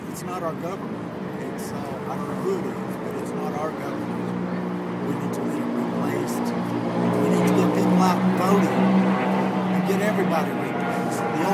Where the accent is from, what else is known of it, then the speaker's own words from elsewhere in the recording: Montana, United States; I'm from Montana.